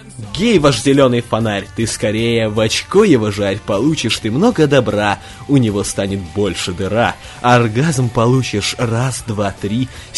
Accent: Belarus; как и все мы из Беларуси.

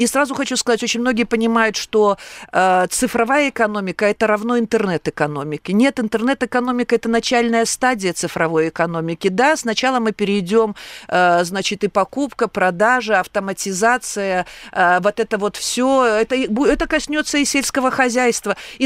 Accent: Belarus; И мне было приятно, что я из Беларуси

